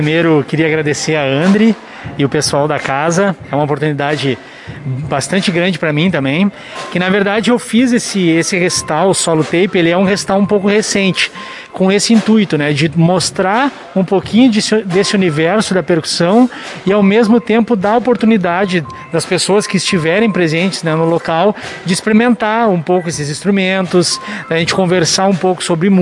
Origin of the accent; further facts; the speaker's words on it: Santa Maria, Rio Grande do Sul, Brazil; Na verdade, eu sou natural de Santa Maria, né?